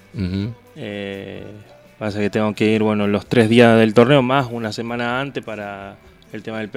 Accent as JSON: {"language": "Spanish", "country": "Argentina", "said": "en mi categoría soy el único de Argentina que va a ir a competir."}